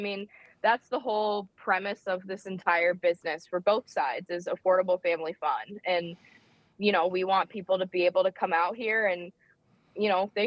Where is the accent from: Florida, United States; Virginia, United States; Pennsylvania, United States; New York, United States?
Florida, United States; now in Madison, United States; I'm from Florida originally. So I'm loving the summers up here.